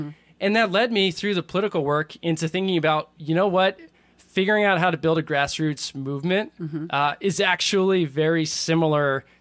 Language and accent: English; Winchester, Massachusetts, United States; So, like I said, I grew up just outside Boston, a town called Winchester.